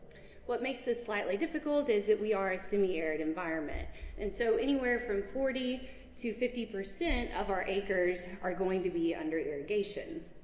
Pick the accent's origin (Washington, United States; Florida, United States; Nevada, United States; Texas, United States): Texas, United States; now in Lubbock, United States; I grew up in South Texas, and I thought that I was relatively familiar with farming operations, farming practices. And then I moved to Lubbock in 2014